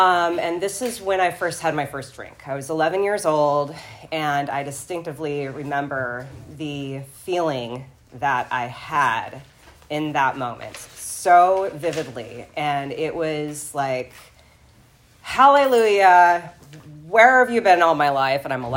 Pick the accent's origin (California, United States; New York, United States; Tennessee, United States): California, United States; So I was born April 21st, 1982. I'm 43 years old. I grew up in the Santa Ynez Valley, not too far away from here.